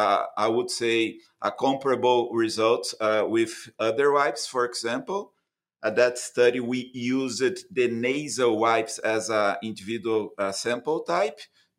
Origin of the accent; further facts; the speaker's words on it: Brazil; moved away as an adult; now in United States; So I got my DVM in Brazil. I'm from Brazil.